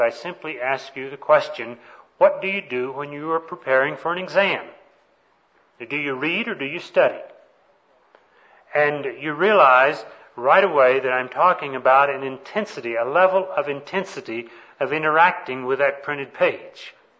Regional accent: Texas, United States; But where I grew up down in East Texas, we used to have what we call storm cellars.

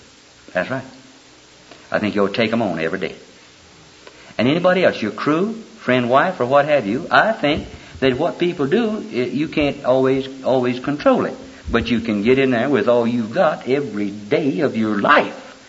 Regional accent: Alabama, United States; born there; If I'd have been born in Jersey, I would have probably had a Jersey accent. But I was born in Alabama.

